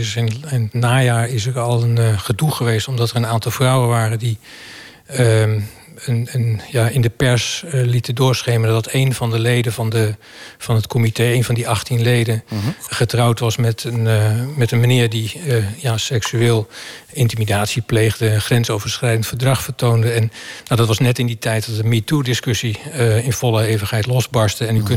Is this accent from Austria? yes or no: no; Netherlands; Nou, ik ben een Nederlander